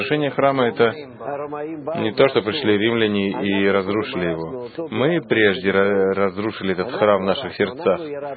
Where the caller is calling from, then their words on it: Kiryat Gat, Southern District, Israel; Я говорю из Криат-Гата.